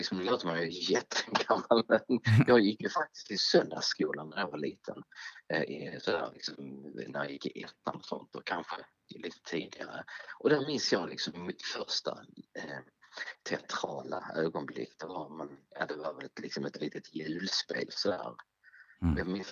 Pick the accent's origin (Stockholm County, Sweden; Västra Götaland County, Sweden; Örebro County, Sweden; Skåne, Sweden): Skåne, Sweden; Lomma; now in Netherlands; Men Lomma är det från början. Och sen ja, det var där jag växte upp. En liten stad, eller en stad är väl för mycket sagt en by.